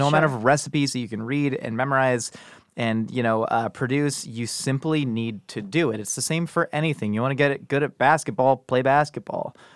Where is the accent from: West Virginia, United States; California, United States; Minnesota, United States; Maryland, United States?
Maryland, United States; Columbia; born there; No, I was born in Columbia, Maryland.